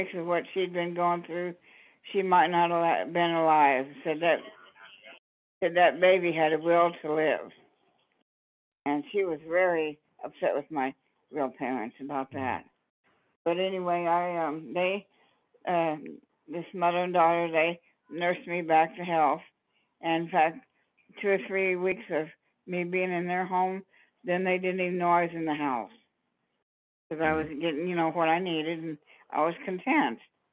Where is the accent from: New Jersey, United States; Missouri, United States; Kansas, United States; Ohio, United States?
Kansas, United States; Wichita; also born or lived in Oklahoma City, United States; okay, I was born in Oklahoma City, but I guess my parents moved to Wichita when I was a baby.